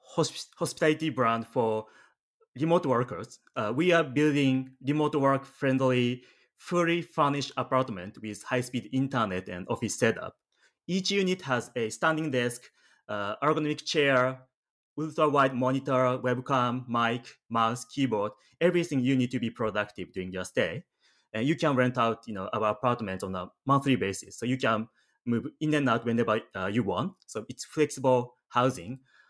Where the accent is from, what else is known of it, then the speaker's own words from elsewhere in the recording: Japan; English is a second language; moved away as an adult; now in San Francisco, United States; So I'm originally from Japan. After I graduated my college, I moved to San Francisco. At that time, I didn't speak English.